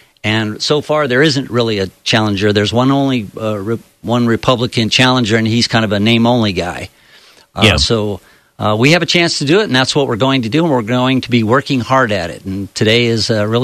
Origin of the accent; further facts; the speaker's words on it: New Mexico, United States; now in Treasure Valley, United States; We're originally from New Mexico, and we moved to the Treasure Valley area in 2006.